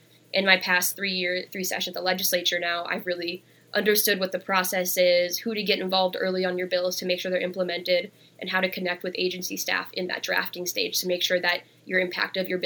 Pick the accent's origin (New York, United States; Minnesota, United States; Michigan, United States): Minnesota, United States; also born or lived in India; growing up in rural Minnesota, I'm adopted from India. I have two white parents, a white brother, grew up in incredibly white spaces where I was always the minority around.